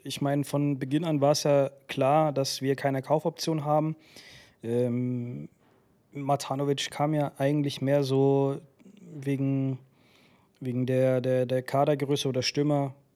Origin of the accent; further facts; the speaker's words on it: Croatia; Für mich natürlich als Kroate ganz spannend, den weiter zu verfolgen.